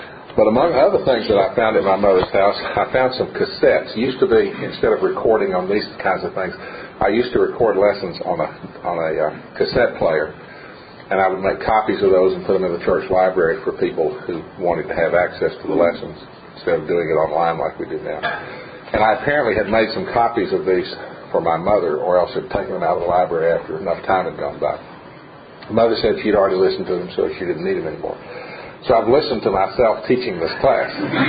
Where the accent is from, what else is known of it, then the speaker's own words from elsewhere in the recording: Oak Ridge, Tennessee, United States; born there; I was born in Oak Ridge behind the fence when Oak Ridge was still a secret city.